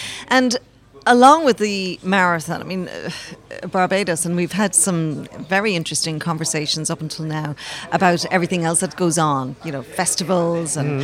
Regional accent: Kilkenny, Leinster, Ireland; I'm from Kilkenny.

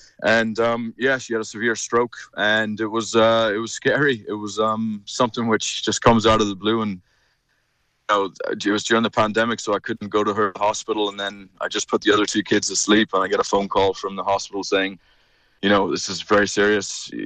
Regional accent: DR Congo; Yeah, I think for any young boy, it was a childhood of dreams, really. It all started with my grandparents after World War II went out to Congo in 1950, and you know, my father was born and raised out there.

